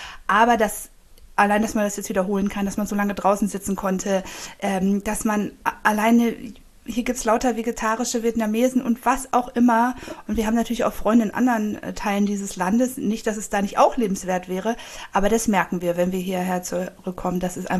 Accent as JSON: {"language": "German", "town": "Hanover", "region": "Lower Saxony", "country": "Germany", "said": "Ja, ich komme aus Hannover."}